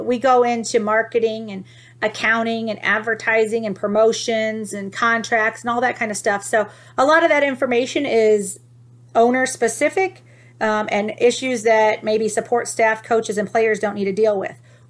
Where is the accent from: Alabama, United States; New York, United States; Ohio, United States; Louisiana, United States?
Ohio, United States; Toledo; I'm from Ohio, guys, so I'm from Toledo, but I don't tell a lot of people that.